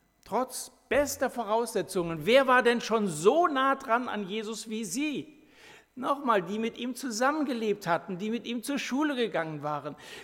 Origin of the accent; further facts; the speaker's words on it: Dillenburg, Hesse, Germany; in Dillenburg, meine Heimatstadt.